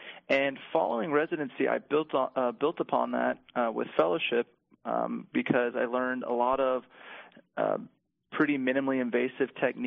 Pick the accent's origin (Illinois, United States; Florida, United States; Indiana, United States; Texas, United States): Texas, United States; Seguin; So I grew up in a town just outside of San Antonio called Seguin, Texas. That's where I went to school and graduated from high school.